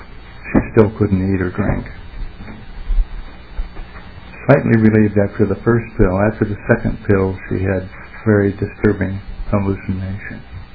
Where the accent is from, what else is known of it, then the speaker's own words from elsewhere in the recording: Michigan, United States; Last November, my home state of Michigan became the 13th state to approve the medical use of marijuana.